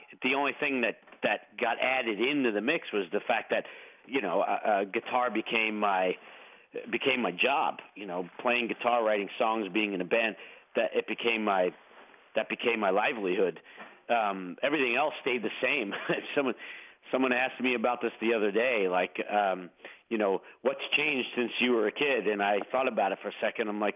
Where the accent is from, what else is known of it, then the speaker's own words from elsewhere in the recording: Queens, New York, United States; I was a very what I consider to be normal kid growing up in Queens, much like all the other kids I was hanging out with.